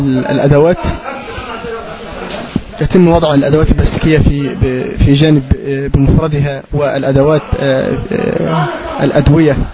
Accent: Egypt; نحن إخوانكم من مصر، جئنا من أجل أن نناصركم

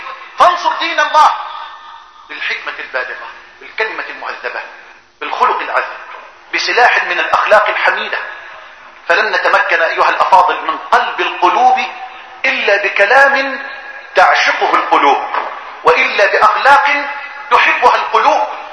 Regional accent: Egypt; واجعل بلدنا مصر واحة للأمن والأمان وجميع بلاد

